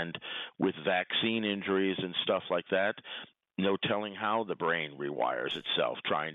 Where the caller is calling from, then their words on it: Quebec, Canada; from the South Shore of the St. Lawrence Seaway.